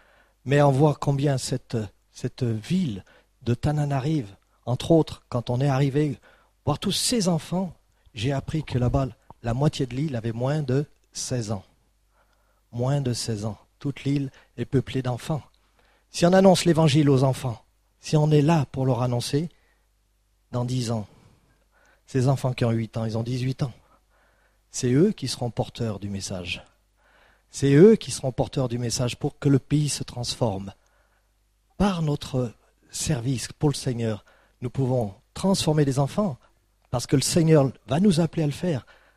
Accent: France; Mais bien sûr, je suis français et je suis là avec vous.

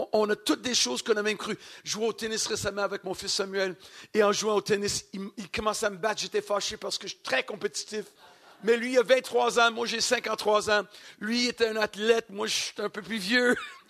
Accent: Paris, Île-de-France, France; Je suis un Français. Je suis un Parisien.

